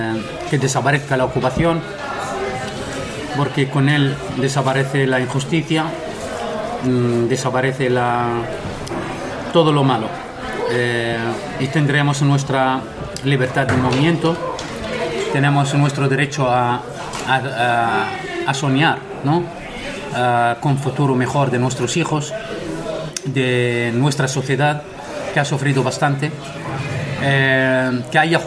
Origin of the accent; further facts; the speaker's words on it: Bethlehem, West Bank, Palestine; Yo soy de Belén y vivimos cristianos y musulmanes en Belén